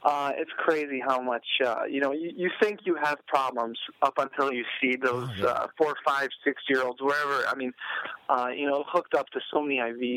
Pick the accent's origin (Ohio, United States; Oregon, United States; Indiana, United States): Ohio, United States; Cleveland; now in Pittsburgh, United States; I grew up in Cleveland, so I made a few trips to Pittsburgh